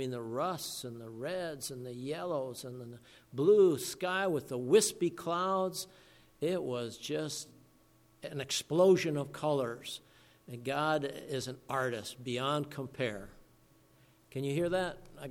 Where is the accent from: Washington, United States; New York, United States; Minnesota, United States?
Minnesota, United States; Duluth; I was also taken into my hometown, Duluth, Minnesota, because as you go up the hill, you look down and you see the entire harbor area.